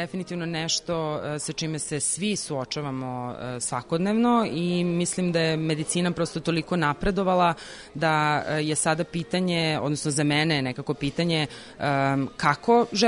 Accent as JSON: {"language": "Serbian", "country": "Switzerland", "said": "ja dolazim iz Švajcarske"}